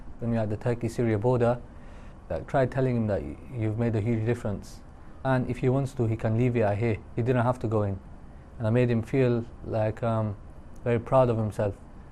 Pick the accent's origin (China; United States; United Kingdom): United Kingdom; look, I'm a British Muslim